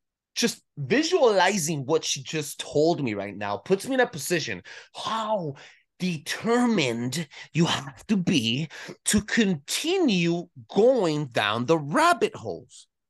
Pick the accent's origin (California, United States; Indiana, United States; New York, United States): California, United States; I'm from California, bro.